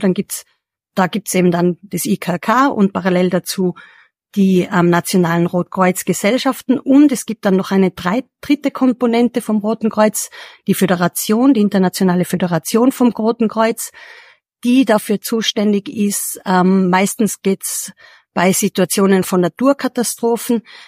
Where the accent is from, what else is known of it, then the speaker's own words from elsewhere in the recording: Tyrol, Austria; Ich komme ursprünglich aus Tirol